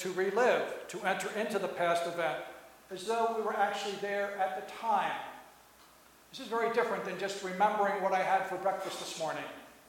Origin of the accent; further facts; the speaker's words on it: New Jersey, United States; I grew up in New Jersey. Actually, we distinguish South Jersey from North Jersey. South Jersey really is just a suburb of Philadelphia.